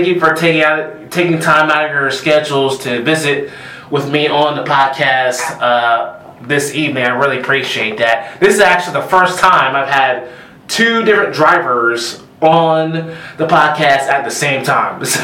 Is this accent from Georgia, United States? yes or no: yes; Stockbridge, Georgia, United States; Yeah, I'm from Stockbridge, Georgia. I don't know how far that is from Griffin. So you're talking to also a guy that's also from the state of Georgia, same state as you are.